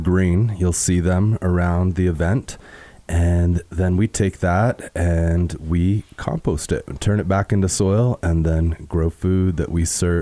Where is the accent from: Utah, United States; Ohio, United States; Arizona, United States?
Utah, United States; Helper; Yes, sir. I'm fifth generation from Helper, Utah.